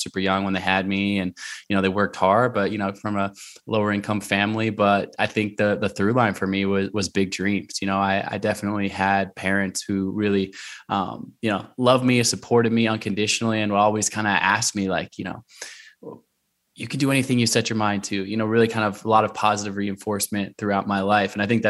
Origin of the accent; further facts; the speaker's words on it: Portland, Oregon, United States; And so growing up in Portland, Oregon, you know, it's a city, but you're surrounded by beautiful wilderness kind of in every single direction.